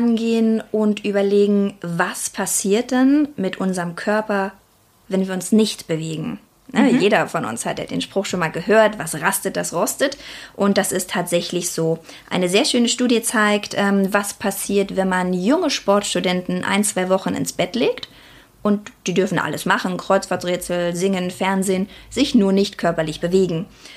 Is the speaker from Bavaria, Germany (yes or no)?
no; Berlin, Germany; now in Rhineland, Germany; Ich bin eigentlich eine Berliner Göre, die es ins Rheinland verschlagen hat.